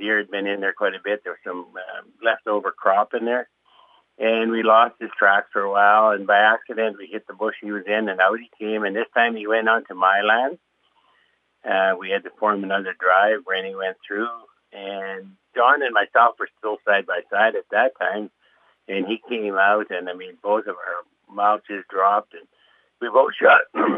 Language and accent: English; Saskatchewan, Canada; Yeah, I'm from Bigger Saskatchewan, Canada. We're about 4.5 hour drive north of the Montana border. And I guess we do sound different.